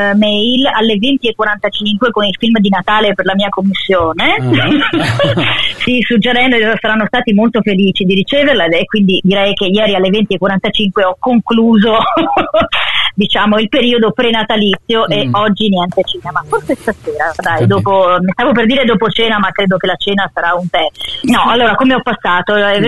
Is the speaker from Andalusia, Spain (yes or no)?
no; Galicia, Spain; Italian is a second language; Della Galizia.